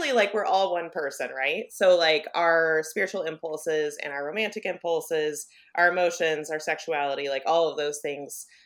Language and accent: English; Kansas City, Missouri, United States; And so I grew up in South Kansas City, which was in the 90s and still is like part of a very underfunded school district.